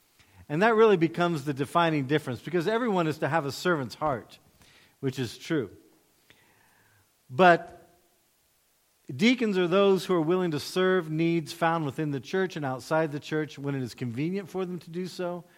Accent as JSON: {"language": "English", "country": "United States", "said": "As an American, for example, democracy, well, obviously that's how everything should be."}